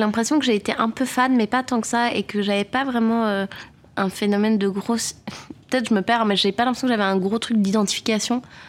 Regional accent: Geneva, Switzerland; Donc moi, j'ai grandi à Genève et il y a une grosse scène alternative.

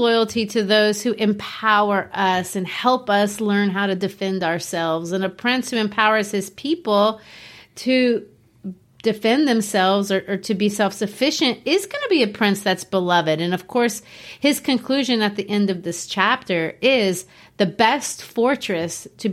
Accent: Brazil; moved away as an adult; also born or lived in Arkansas; I grew up in Brazil, and in Brazil, people don't have guns.

